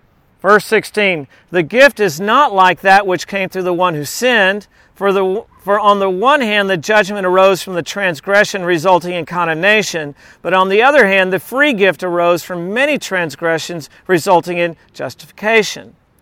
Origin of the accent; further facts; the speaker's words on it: Texas, United States; I'm from South Texas and we had a hunting lease.